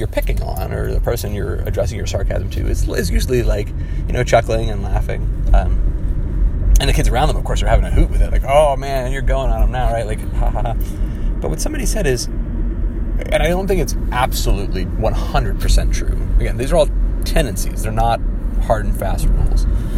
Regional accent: New Jersey, United States; I was raised in New Jersey, and that's probably all you need to know about me.

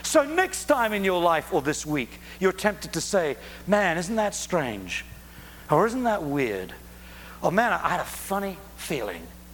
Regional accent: Scotland, United Kingdom; You know, I'm Scottish so deep back into the darkest corners of the glens.

